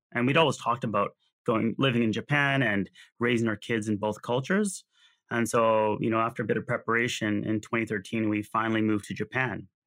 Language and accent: English; Winnipeg, Manitoba, Canada; born there; I was born in Winnipeg, Manitoba. I don't know if a lot of people know where that's located, but it's kind of in the center of North America, if you want to visually put it. It's like in the prairies. And I think I grew up eating what was fairly standard Canadian food.